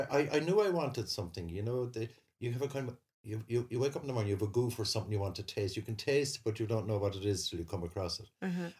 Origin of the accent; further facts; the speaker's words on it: Cork, Munster, Ireland; growing up in Cork